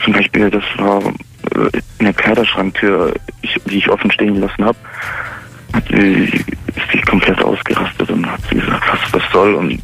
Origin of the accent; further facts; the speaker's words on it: Stuttgart, Baden-Württemberg, Germany; Ich komme aus Gebiet Stuttgart. Und pendel dann immer hin.